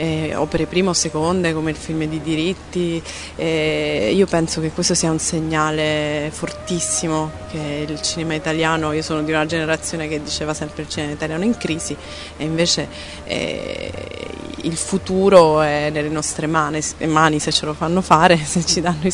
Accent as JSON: {"language": "Italian", "region": "Sicily", "country": "Italy", "said": "dato che sono siciliana, insomma sono un po' scaramanti."}